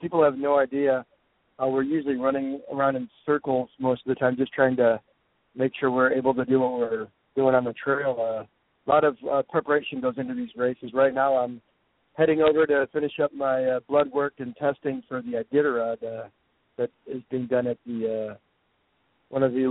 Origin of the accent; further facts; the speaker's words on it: Tok, Alaska, United States; I'm from Tok, one of the coldest spots in Alaska, so 50 below, I'm used to that.